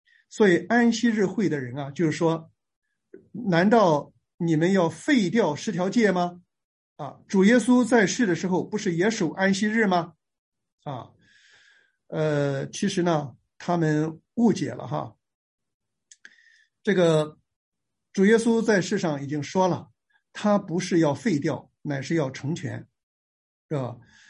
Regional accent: China; 所以我们中国人追求的这个天人合一啊

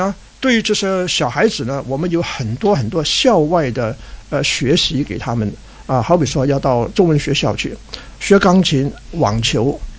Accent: Hong Kong; 其实那因为我在香港长大了，我以前在香港讲过的

